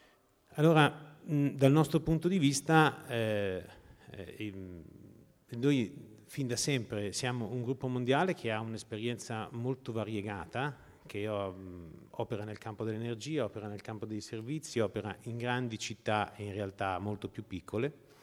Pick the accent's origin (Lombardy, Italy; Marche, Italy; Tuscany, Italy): Lombardy, Italy; Mantua; born there; io sono nato a Mantova, Sabbioneta